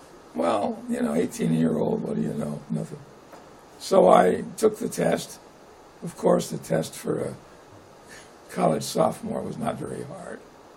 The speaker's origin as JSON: {"language": "English", "region": "California", "country": "United States", "tie": "born or raised there", "also_born_or_lived": "New York City, United States", "said": "I was born in New York City. My parents were secular Jews. Came the Depression. Dad thought there might be a future in California. So I spent 8.5 years in California getting my education, becoming a sort of a California kid."}